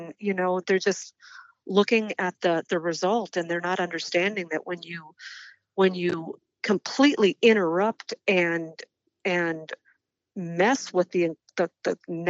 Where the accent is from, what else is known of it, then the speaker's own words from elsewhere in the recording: Midwest, United States; you know, I'm from the Midwest